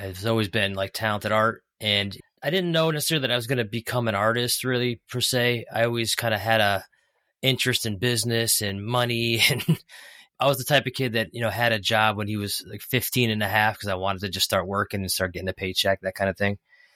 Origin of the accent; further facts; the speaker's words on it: Northeast, United States; I'm from the Northeast. It's a big financial services area with Boston and New York and Hartford being kind of wedged right between the two.